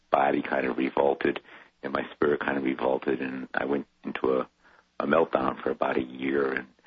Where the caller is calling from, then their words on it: Bristol, Connecticut, United States; I'm calling from Bristol, Connecticut.